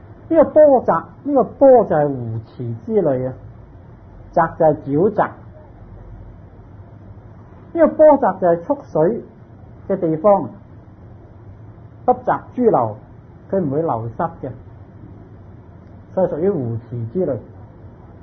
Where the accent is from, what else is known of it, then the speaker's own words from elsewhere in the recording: Hong Kong; born there; 我们生在香港，香港四面环海，香港地就好少河流